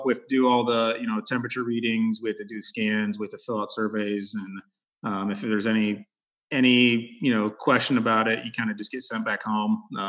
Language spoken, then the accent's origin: English; Texas, United States; growing up in Texas, obviously I played football.